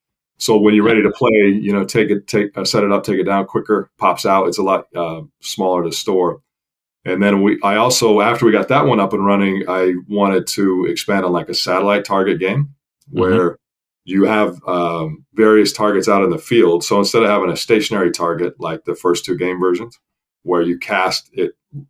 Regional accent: Wyoming, United States; I grew up fly fishing. I grew up in Wyoming. So I grew up, I didn't do as much spin casting. I did a lot of fly fishing on rivers and streams.

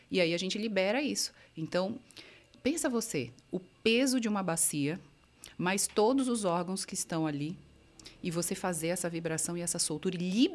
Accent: São Paulo, Brazil; now in Americana, Brazil; Eu sou de Americana, né? Eu moro em Americana. Sou de São Paulo, mas moro em Americana há muito tempo.

